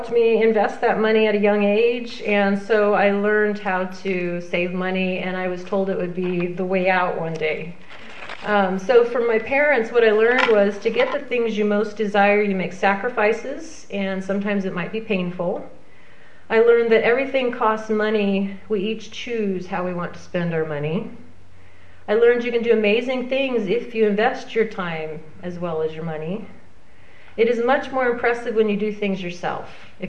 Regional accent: Wisconsin, United States; born there; I was born in Wisconsin. I'm an only child.

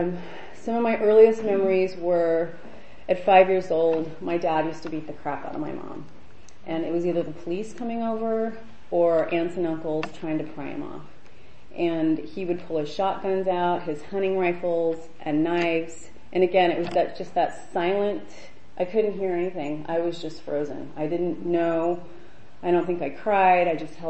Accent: California, United States; I grew up in Orange County, some of you know that. I left 9, maybe 8 years ago, I can't remember, in May.

